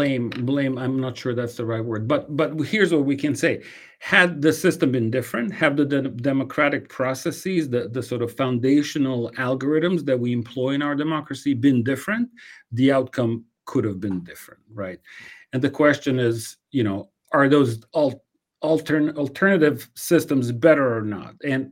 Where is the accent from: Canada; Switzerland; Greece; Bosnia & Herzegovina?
Bosnia & Herzegovina; English is a second language; now in United States; Sometimes even people were really felt bad for me because I was from Bosnia, and they knew what was happening in Bosnia.